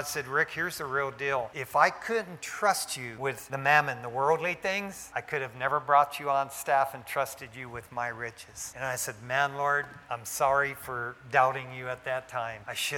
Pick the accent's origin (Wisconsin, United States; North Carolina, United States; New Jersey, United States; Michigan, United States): Michigan, United States; East Detroit; I was born and raised in East Detroit, Michigan. Grew up in Detroit.